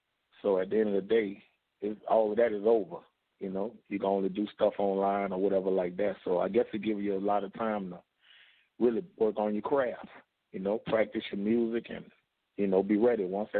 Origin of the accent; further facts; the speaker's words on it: Louisiana, United States; my mama moved downtown when I was like 8 or 9 years old, so I was raised in the Iberville Projects, which is downtown. So I'm kind of like a mixture of two worlds.